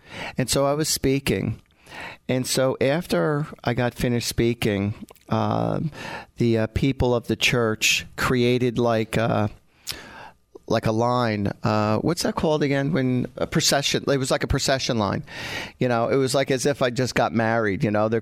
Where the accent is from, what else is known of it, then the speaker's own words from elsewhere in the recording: New Jersey, United States; I said, I'm from Central Jersey. And she goes, no, you're not with that accent. I said, no, I really am.